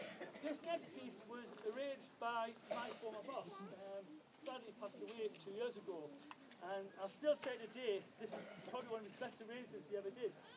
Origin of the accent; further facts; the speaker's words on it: North East England, United Kingdom; Being a Geordie, that's hard, trust me, all right?